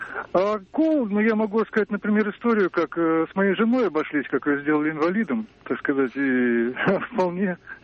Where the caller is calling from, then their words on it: Samara, Samara Oblast, Russia; Я из Самары звоню.